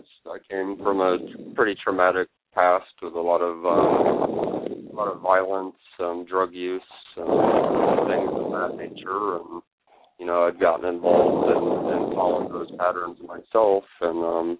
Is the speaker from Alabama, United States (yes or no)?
no; Lansing, Michigan, United States; it's been interesting since I've been back here in my hometown of Lansing